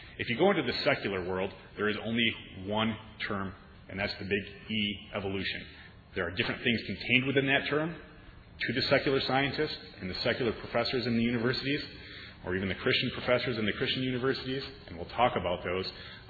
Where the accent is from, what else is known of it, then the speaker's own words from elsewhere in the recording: Michigan, United States; I'm from Trinity Protestant Reformed Church. I grew up in West Michigan.